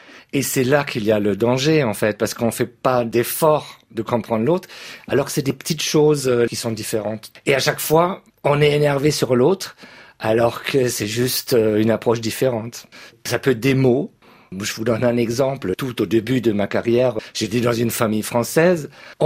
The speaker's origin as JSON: {"language": "French", "country": "Germany", "accent": "German", "second_language": "French", "said": "L'ophtalmo me regarde, elle a entendu mon accent, elle me dit « Ah, vous êtes allemand ?» Oui, oui, oui."}